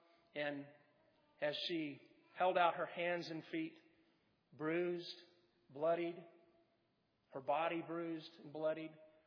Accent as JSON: {"language": "English", "region": "Kansas", "country": "United States", "said": "I'm from Kansas. That's not a saying we have in Kansas, but it is in the South."}